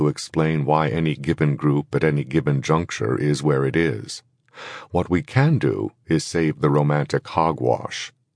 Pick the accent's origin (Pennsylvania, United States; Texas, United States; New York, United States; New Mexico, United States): New York, United States; New York City; It was not like this when I grew up in Harlem in the 1940s.